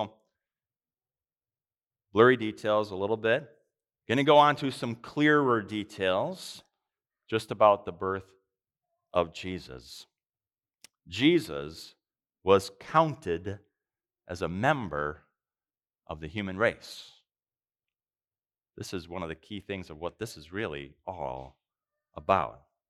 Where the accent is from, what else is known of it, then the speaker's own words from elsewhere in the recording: Minnesota, United States; I'm originally from Minnesota, but if there's a census taken, it's not based, I don't go back there, it's where you currently reside.